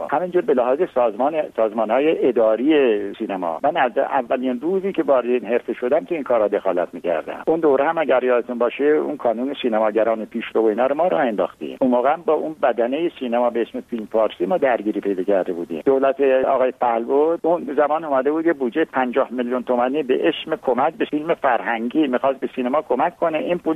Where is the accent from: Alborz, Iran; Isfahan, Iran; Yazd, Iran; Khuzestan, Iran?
Khuzestan, Iran; من بچه خوزستانم، 8 سال تقریبا من بمبارون شده،